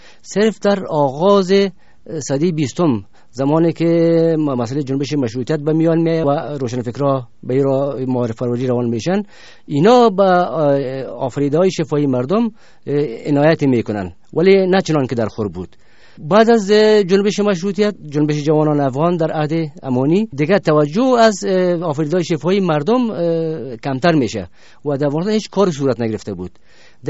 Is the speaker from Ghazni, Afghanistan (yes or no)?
no; Kabul, Afghanistan; در سال 1329 در شهر کابل به دنیا آمدیم.